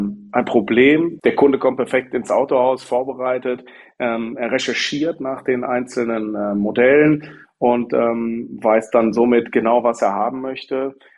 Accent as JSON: {"language": "German", "town": "Krefeld", "region": "North Rhine-Westphalia", "country": "Germany", "said": "ich komme aus Krefeld, habe hier ein Autohaus mit 12 Mitarbeitern, bin selber 34 Jahre alt, verheiratet, ein Kind"}